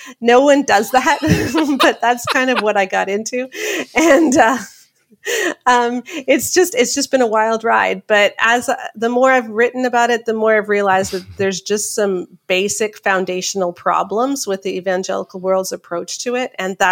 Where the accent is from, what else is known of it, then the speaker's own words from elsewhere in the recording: Canada; accent: Canadian; And I'm in Canada. That's why my accent's funny.